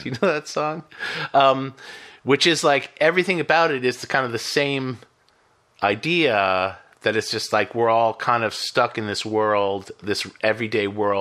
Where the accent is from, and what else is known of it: Boston, Massachusetts, United States; born or raised there